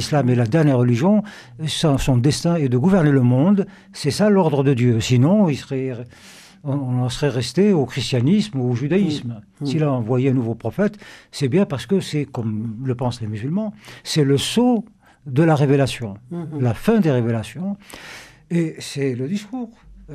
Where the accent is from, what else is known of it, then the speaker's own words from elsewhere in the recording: Algeria; Moi, je suis algérien, je suis né en Algérie, j'ai toujours vécu en Algérie.